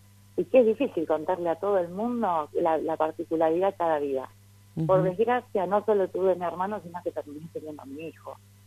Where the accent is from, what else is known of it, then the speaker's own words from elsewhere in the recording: Mar del Plata, Buenos Aires Province, Argentina; yo soy de Mar del Plata